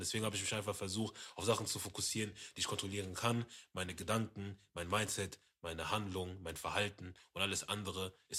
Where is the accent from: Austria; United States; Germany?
United States; Weil die Mannschaften meinten, ey, ich komme aus Amerika, ja.